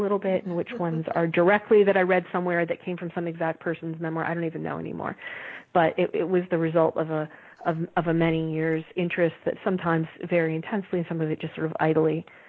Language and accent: English; Midwest, United States; When I was growing up in the Midwest, I only knew of one.